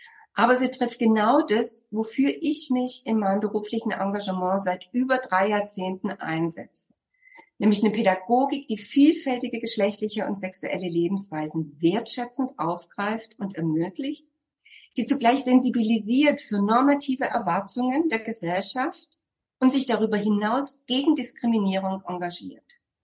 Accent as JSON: {"language": "German", "region": "Southern Germany", "country": "Germany", "moved": "yes", "lives_now": "Berlin, Germany", "said": "ich komme ja aus Süddeutschland und lebe seit über 35 Jahren in Berlin."}